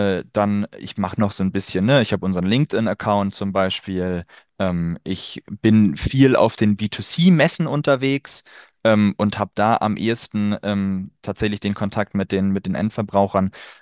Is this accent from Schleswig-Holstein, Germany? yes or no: yes; Kiel, Schleswig-Holstein, Germany; Ich komme aus Kiel.